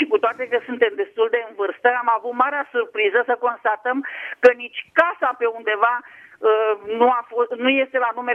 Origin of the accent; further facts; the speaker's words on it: Prahova, Romania; Sunt din Prahova.